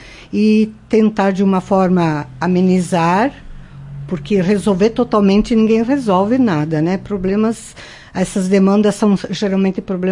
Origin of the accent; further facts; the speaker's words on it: Marau, Rio Grande do Sul, Brazil; born there; Eu nasci em Marau, na verdade, eu aqui na Avenida Barão do Rio Branco, inclusive a casa que eu nasci ainda está lá de pé